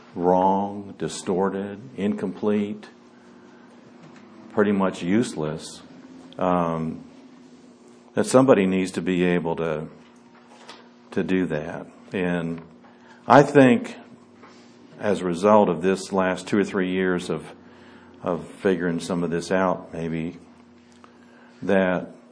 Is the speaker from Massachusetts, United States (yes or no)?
no; Eastpointe, Michigan, United States; I have a couple of friends on Facebook that I grew up with in East Detroit that I haven't talked to since the 60s.